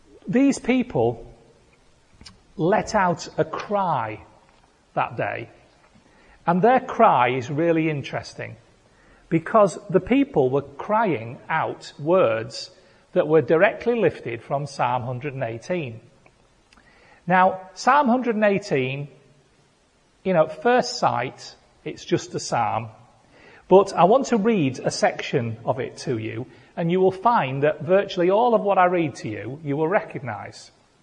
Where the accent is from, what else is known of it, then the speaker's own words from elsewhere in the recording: United Kingdom; You know, we are so stuck up as British people. We really are. You know, I grew up feeling terribly embarrassed for being British.